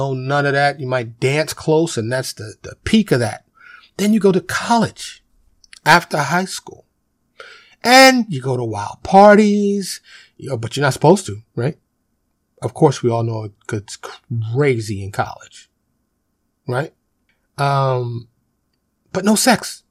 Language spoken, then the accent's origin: English; New York, United States; Now, growing up in New York, you had two schools, grade school, high school